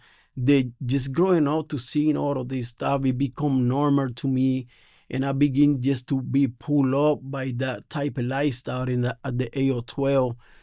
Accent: Ponce, Puerto Rico; English is a second language; I'm from Puerto Rico in this pueblo called Ponce. And as I was growing up, it was just a lot of violence, prostitution.

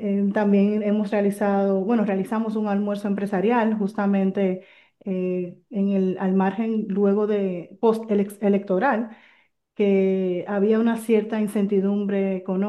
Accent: Santo Domingo, Dominican Republic; now in La Romana, Dominican Republic; Yo soy de Santo Domingo y por circunstancias realmente de mi vida personal, pues me vi motivada a mudarme a La Romana.

